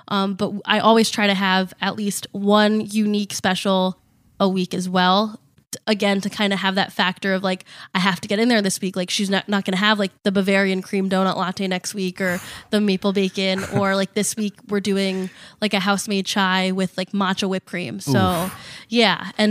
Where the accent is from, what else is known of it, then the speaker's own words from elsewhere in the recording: New Milford, United States; I grew up in New Milford, so literally just the next town.